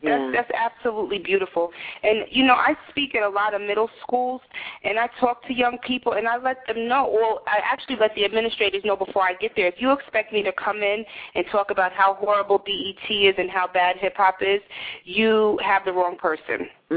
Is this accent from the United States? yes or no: yes; New York City, New York, United States; Growing up in New York City, just the possibility of seeing people that look like me